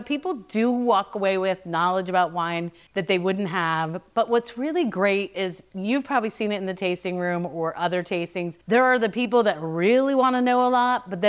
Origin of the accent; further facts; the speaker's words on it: New Jersey, United States; Well, you know, I grew up in New Jersey and everybody makes fun of us.